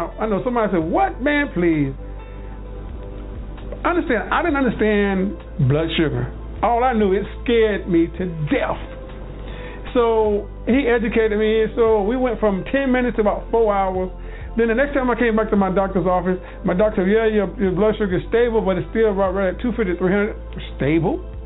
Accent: the South, United States; I'm from the South Southern boy.

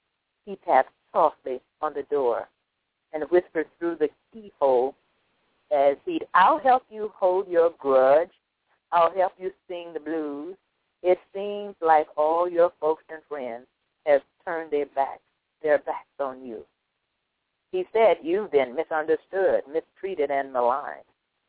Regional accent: Indiana, United States; I'm from Indiana, and in Indiana, it gets very cold in the winter.

